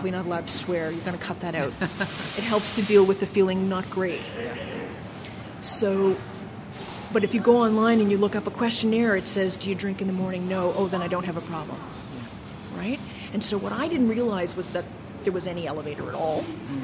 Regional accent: Canada; One is I'm a Canadian

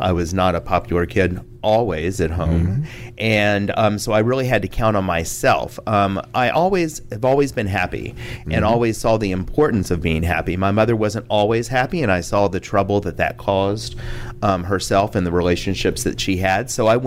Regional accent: Houston, Texas, United States; I am from Houston, Texas.

